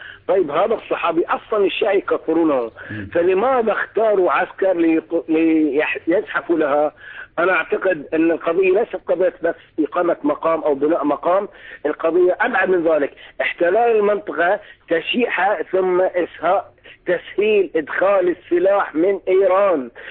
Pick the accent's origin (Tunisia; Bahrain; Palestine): Bahrain; عندنا في البحرين